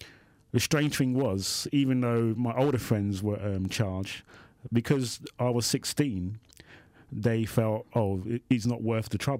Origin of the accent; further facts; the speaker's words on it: South East England, United Kingdom; Yes, I was born in Brixton, but because of family problems, I found myself in a children's home in the Surrey countryside.